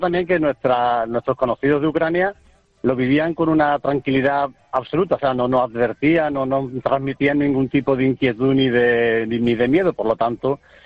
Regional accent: Seville, Andalusia, Spain; Bueno, somos de Sevilla. Vivimos en Sevilla, volvimos a Sevilla

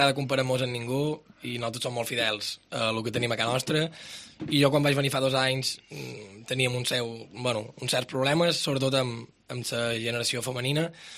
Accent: Ciutadella, Balearic Islands, Spain; Si realment som de Ciutadella i realment volem tots el mateix objectiu

